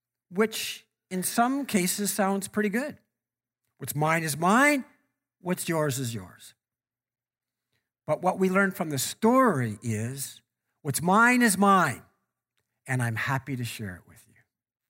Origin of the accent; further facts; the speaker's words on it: Canada; Because we're from Canada, we have no problem with that.